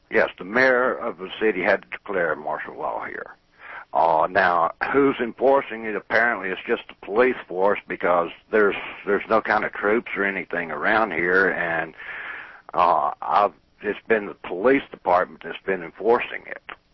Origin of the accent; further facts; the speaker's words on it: New Orleans, Louisiana, United States; born there; I'm heartbroken. I was born in New Orleans.